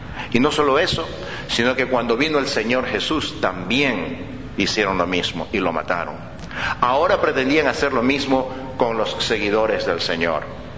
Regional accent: Ecuador; pero son muy populares en mi país, en Ecuador

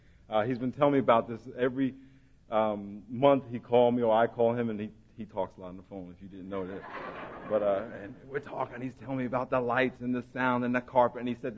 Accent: New York, United States; And I grew up in New York, right outside New York City.

